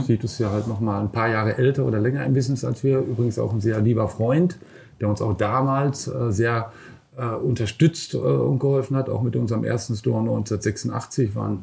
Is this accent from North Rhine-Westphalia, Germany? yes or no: yes; Bochum, North Rhine-Westphalia, Germany; Und deswegen bin ich auch stolz drauf, wo ich herkomme. Und viele gute Menschen, Distribution, Verleger und so weiter kommen tatsächlich aus Bochum.